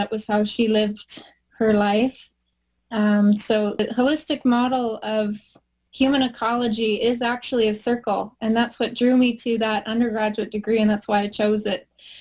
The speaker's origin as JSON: {"language": "English", "region": "Northwest Territories", "country": "Canada", "said": "I am Dene from the Northwest Territories. Chicho, which is Dog Rib Ray. That's my band up north. And Irish on my father's side."}